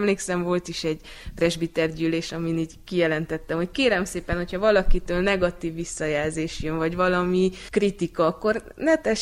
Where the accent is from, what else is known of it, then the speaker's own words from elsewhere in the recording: Ernei, Mureș County, Romania; Nagyernyei származású vagyok.